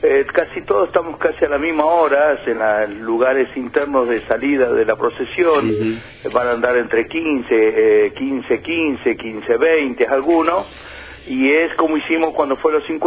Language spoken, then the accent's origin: Spanish; Comodoro Rivadavia, Chubut, Argentina; para los que nacimos y nos criamos en Barrio Sarmiento Valle C.